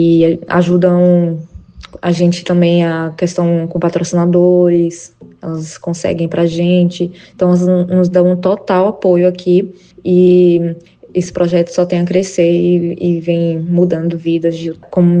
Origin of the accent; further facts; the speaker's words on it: Bahia, Brazil; now in São Paulo, Brazil; Vim aqui para São Paulo, me mudei tem 9 meses. Saí da Bahia, vim para cá para me profissionalizar mais no MMA.